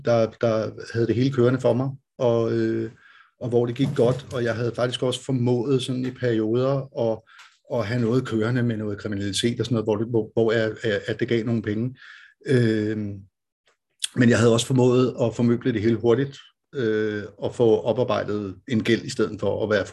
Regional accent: Ølstykke, Capital Region of Denmark, Denmark; also born or lived in Copenhagen / Roskilde; Jeg kommer faktisk fra København, og så da jeg var helt lille, der flyttede vi til en lille by, der hedder Ølstykke, og så flyttede jeg tilbage til Roskilde, og så flyttede jeg til København, og så flyttede jeg til Jylland, og så har jeg ellers boet alle mulige steder

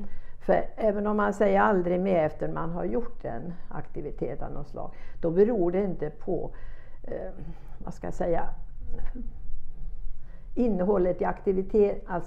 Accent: Småland, Sweden; eftersom jag är smålänning och lite envis av mig

